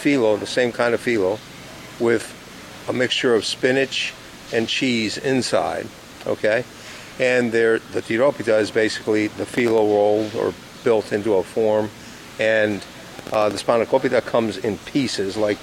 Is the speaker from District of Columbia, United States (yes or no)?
yes; Washington, District of Columbia, United States; I grew up in Washington, D.C. So that's where I was born and raised.